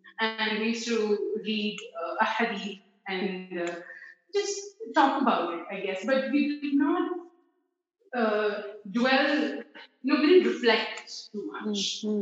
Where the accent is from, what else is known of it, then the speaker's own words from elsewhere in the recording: India; now in United Arab Emirates; I'm an Indian settled in UAE